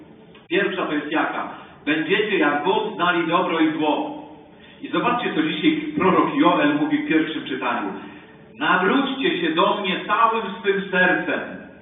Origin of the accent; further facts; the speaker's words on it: Świdnik, Lublin Voivodeship, Poland; Ja pochodzę ze Świdnika.